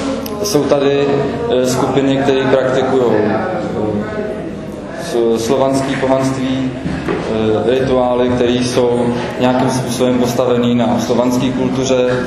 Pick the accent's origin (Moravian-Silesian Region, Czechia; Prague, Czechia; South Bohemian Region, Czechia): Prague, Czechia; Jsem z Prahy